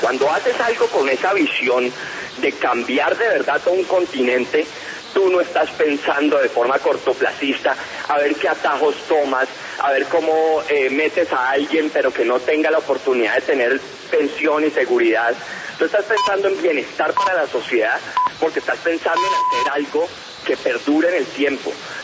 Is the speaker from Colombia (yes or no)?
yes; Colombia; Dios quiera podamos crear un modelo que nos haga orgullosos como colombianos.